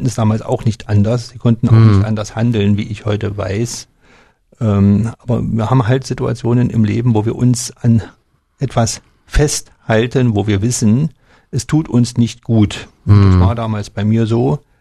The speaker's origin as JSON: {"language": "German", "region": "Berlin", "country": "Germany", "said": "Ich komme aus Berlin"}